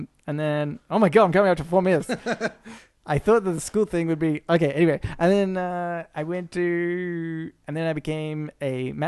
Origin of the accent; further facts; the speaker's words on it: Ferntree Gully, Victoria, Australia; We grew up in Ferntree Gully. Mm-hmm. My parents still live there.